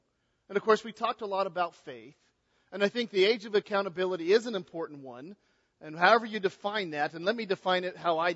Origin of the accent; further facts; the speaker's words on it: California, United States; I don't know why he told you, bro, I'm from California. That usually is a strike against me.